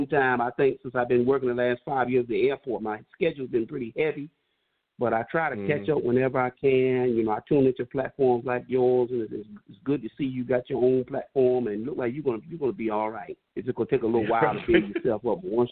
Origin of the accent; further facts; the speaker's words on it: New York, United States; I look at my other team because I'm from New York. I became a Jets fan and Yankee fan in 1980. I was 12 years old. I'm 52 years old now.